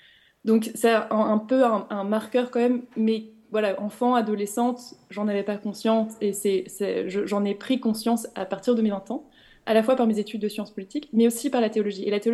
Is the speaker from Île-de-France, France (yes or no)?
yes; Versailles, Île-de-France, France; J'ai grandi dans une famille binationale franco-hongroise. Donc ma mère est arrivée à 25 ans en France ne parlant pas le français, mais j'ai grandi à Versailles. Donc j'ai vu un catholicisme assez conservateur